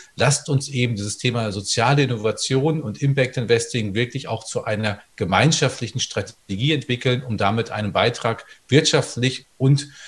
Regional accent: Menden, North Rhine-Westphalia, Germany; Also ich komme aus dem Sauerland im Menden und das ist großartig.

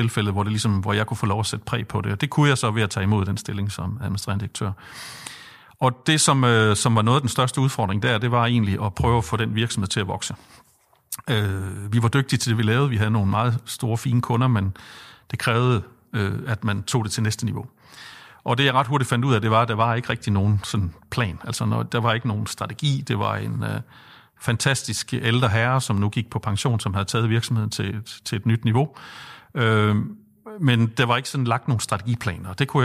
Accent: Jutland, Denmark; now in Copenhagen, Denmark; for vi er jo begge jyder, så det var et stort skridt for os at skulle flytte os til storbyen København.

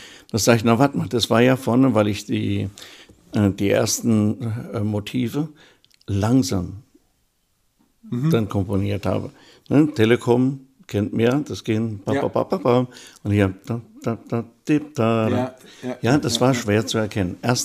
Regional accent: Segenthau, Arad County, Romania; Und das aus dieser Vorlage ist dann … eine Hommage an meinen Heimatort, den ich dann geschrieben habe.

